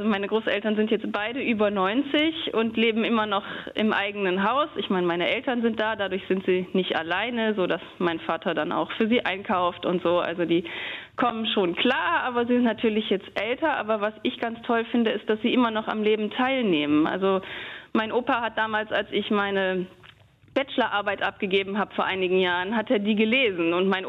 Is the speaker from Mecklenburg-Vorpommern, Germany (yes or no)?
no; North Rhine-Westphalia, Germany; accent: Lower Rhine dialect; dass meine Oma mir unseren Dialekt beigebracht hat, den Niederrheinischen, der ist ja so ein bisschen wie der Kölner Dialekt. Also das bedeutet für mich einfach sehr viel Heimat.